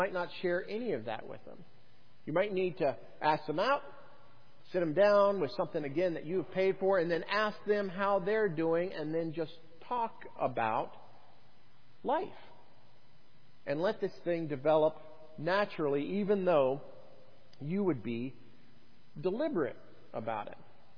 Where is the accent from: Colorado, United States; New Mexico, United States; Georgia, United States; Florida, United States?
Colorado, United States; Colorado Springs; he's from Colorado Springs. I'm from Colorado Springs.